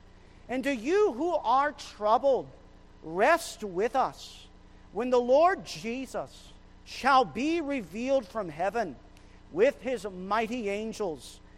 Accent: Fort Kent, Maine, United States; And so, yes, I am from Fort Kent, Maine. It was very different driving here.

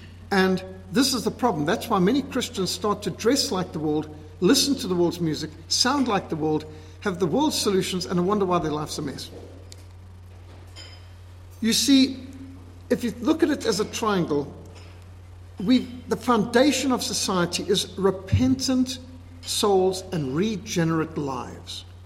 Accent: Zimbabwe; born or raised there

